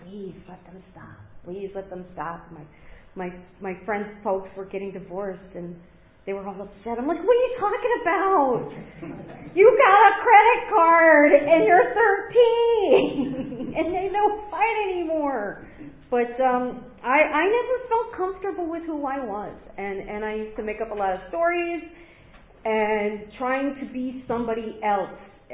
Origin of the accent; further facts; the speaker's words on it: Chicago, Illinois, United States; born there; All right, so I was born in the Chicago area.